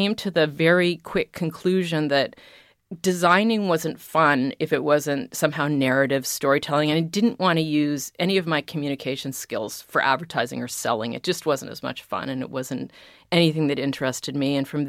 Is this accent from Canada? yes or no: yes; Canada; I was in the United States, but I'm Canadian and I didn't have a visa.